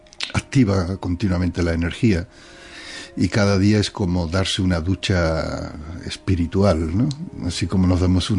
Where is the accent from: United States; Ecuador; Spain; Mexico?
Spain; Utrera, Andalusia; born there; Nací en Utrera, el pueblo de las Soleares, de … de... de hijo de jornaleros andaluces